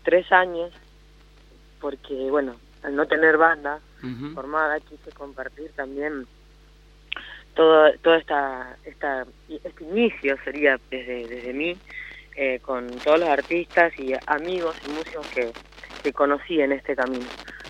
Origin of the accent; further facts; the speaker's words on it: Ingeniero Luiggi, La Pampa, Argentina; moved away as an adult; also born or lived in Buenos Aires; Yo nací acá en Ingeniero Luigi.